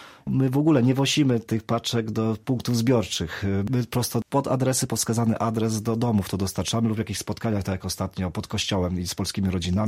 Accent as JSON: {"language": "Polish", "region": "Vilnius County", "country": "Lithuania", "tie": "born or raised there", "said": "My tu jesteśmy od dawien dawna, dziada, pradziada, my jesteśmy Polakami z Wileńszczyzny, a nie Polonią."}